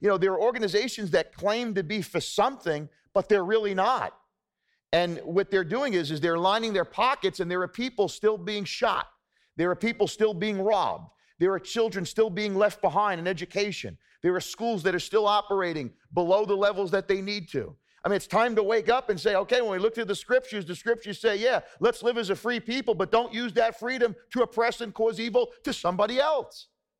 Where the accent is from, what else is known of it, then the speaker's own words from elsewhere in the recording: United States; That's how I see it here as an American